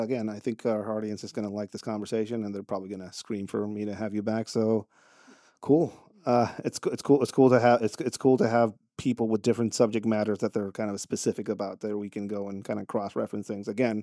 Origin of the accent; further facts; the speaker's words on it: Tijuana, Baja California, Mexico; I'm a kid from Tijuana that is concerned about this shit